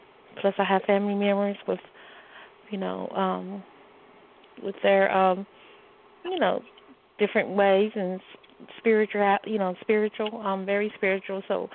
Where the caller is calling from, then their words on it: North Carolina, United States; I'm calling from Carolinas.